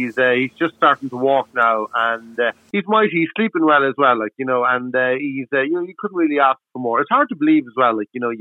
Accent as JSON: {"language": "English", "town": "Kells", "country": "Ireland", "tie": "born or raised there", "said": "Going to be back with my hometown in Kells."}